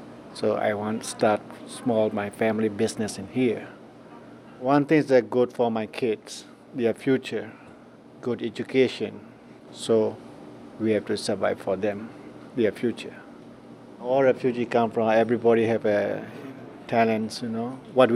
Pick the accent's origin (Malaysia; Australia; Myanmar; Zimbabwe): Myanmar; English is a second language; also born or lived in Boston; now in Lansing, United States; I am from Burma.